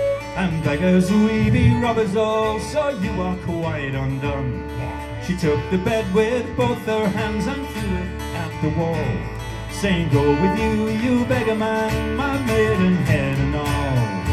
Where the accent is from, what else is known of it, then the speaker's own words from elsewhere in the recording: United Kingdom; Danish is a second language; now in Denmark; Jo, jeg er fra Storbritannien, så i dag, det er officielt, jeg er ikke en EU-statsborger mere.